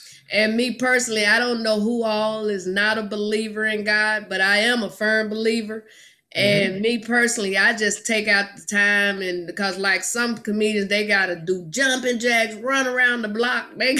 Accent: Arkansas, United States; I was born and raised in Arkansas.

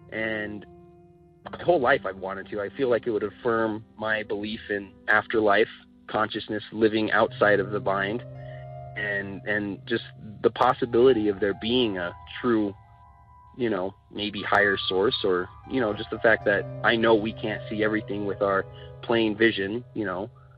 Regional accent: Denver, Colorado, United States; I'm from Denver, Colorado

